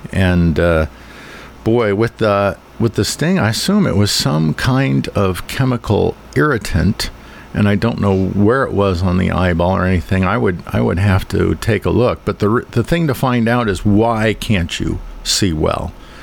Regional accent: Downers Grove, Illinois, United States; I grew up in Illinois, Downers Grove.

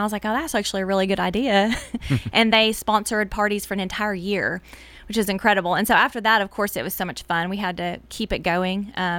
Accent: Murfreesboro, Tennessee, United States; Nathan and I grew up in Murfreesboro, went to Blackman High School.

